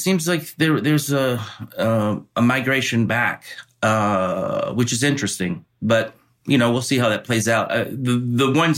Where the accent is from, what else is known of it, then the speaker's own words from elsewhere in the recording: the South, United States; I was born and raised in the South, and I feel very of a kinship to the South